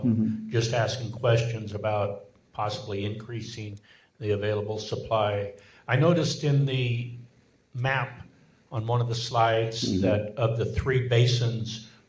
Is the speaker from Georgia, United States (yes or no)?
no; California, United States; I come from the Antelope Valley west of here, and that's the home of Edwards Air Force Base